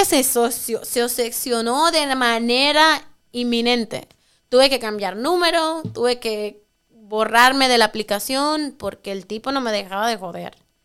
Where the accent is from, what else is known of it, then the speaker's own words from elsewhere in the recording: Dominican Republic; moved away as an adult; now in United States; No americana, ya europea, dominicana y casada, ya con mi green card.